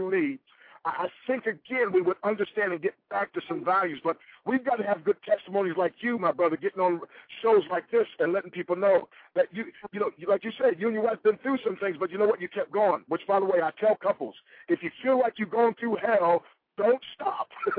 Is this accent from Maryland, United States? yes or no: yes; Baltimore, Maryland, United States; born there; By the way, I was born in the Baltimore area, under Anne Arundel County, Maryland.